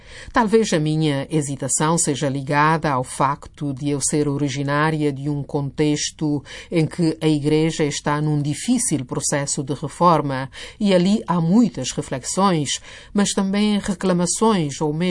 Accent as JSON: {"language": "Portuguese", "country": "Austria", "second_language": "Portuguese", "said": "Como austríaca, posso compreender que muitas mulheres, quando vou à Áustria ou à Alemanha, falamos a mesma língua"}